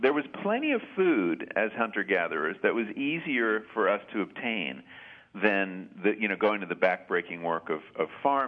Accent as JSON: {"language": "English", "town": "Long Island", "region": "New York", "country": "United States", "said": "No, I hail from Long Island."}